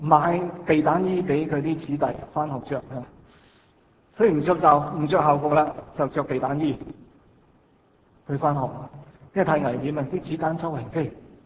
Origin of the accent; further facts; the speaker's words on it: Hong Kong; 我们香港人